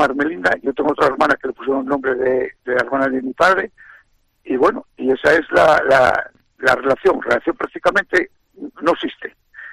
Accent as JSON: {"language": "Spanish", "region": "Asturias", "country": "Spain", "tie": "born or raised there", "said": "pero yo viví todavía, nací en Asturias."}